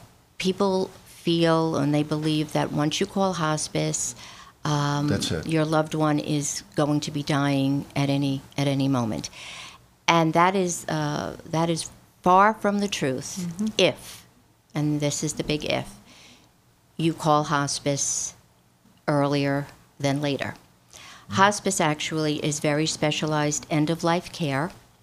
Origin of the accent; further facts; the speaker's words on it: New York, United States; I come from Rockland.